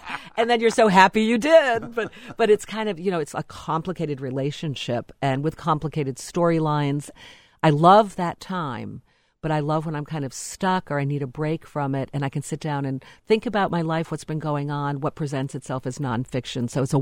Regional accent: Rhode Island, United States; Well, like many Rhode Islanders, when I left, I thought I'm never going back.

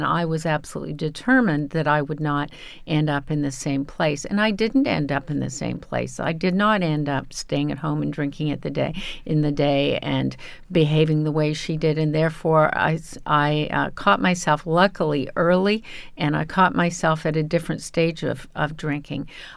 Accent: Canada; I'm a Canadian, right.

